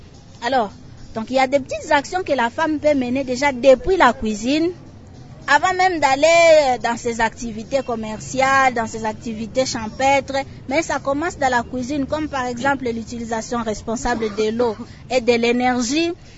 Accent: DR Congo; Chez nous, en RDC

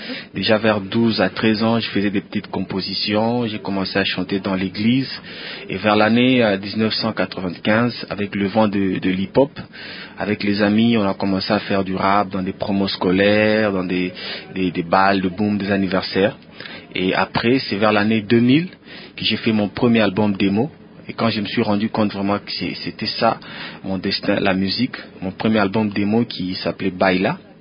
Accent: Likasi, Haut-Katanga, DR Congo; born there; je suis né à Likasi, une ville montagneuse à 120 km de Lubumbashi. Mm-hmm. Mais en fait, c'est vers l'année 2000 que je suis venu m'installer à Lubumbashi pour raison d'études universitaires.

